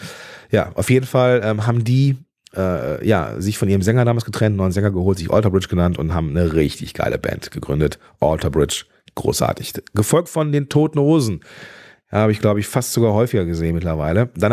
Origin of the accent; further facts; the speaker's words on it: Düsseldorf, North Rhine-Westphalia, Germany; ich bin halt Düsseldorfer, ja, also quasi ja, ich fühle mich da sehr, sehr wohl, habe ja auch da studiert.